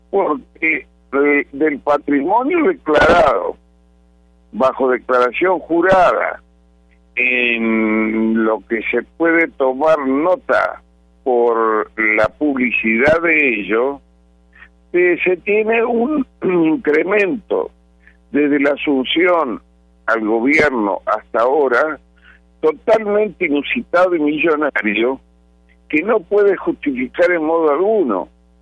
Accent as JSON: {"language": "Spanish", "country": "Argentina", "said": "Como argentino, debo manifestar en la lucha por la democracia"}